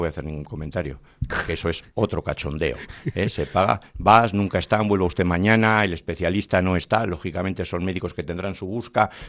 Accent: Bilbao, Basque Country, Spain; Yo soy de Begoña. Igual ahora ya no soy begoñense, si soy vecuniense.

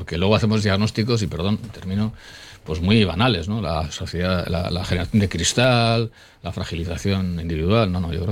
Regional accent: Alonsotegi, Basque Country, Spain; Yo mismo cuando tenía 15, 16 años y tal, cuando para mí fue un trauma pasar a Bilbao. Solamente pasar de Alonsotegi a Bilbao al colegio, para mí fue terrible la forma de vivir.

